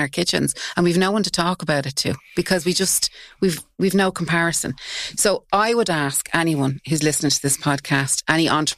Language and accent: English; Tallaght, Leinster, Ireland; accent: working class; So I'm from Tala. I speak with a working class accent.